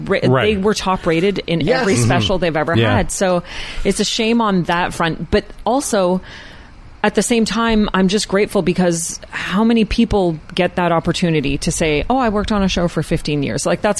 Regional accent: Ottawa, Ontario, Canada; I'm from Ottawa.

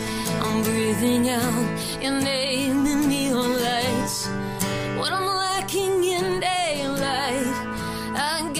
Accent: the Maritimes, Canada; We're fine. We're not fussy from the Maritimers. We go with the flow.

